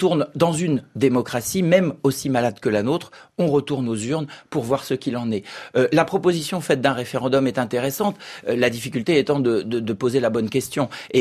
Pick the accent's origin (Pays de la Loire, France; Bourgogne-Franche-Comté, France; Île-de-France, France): Île-de-France, France; Beaumont-sur-Oise; vous avez dit que je venais de Beaumont-sur-Oise, on vient de nous annoncer la semaine dernière la fermeture de notre hôpital.